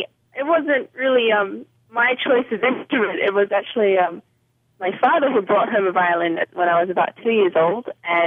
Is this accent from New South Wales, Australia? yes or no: yes; Sydney, New South Wales, Australia; now in United States; That's my hometown, Sydney, Australia.